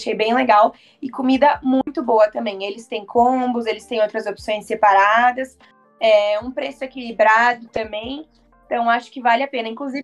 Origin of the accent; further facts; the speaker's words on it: São Paulo, Brazil; also born or lived in Manaus; Eu sou de Manaus, né? Eu cresci em São Paulo, mas eu sou de Manaus. Então eu vou muito pra lá durante as minhas férias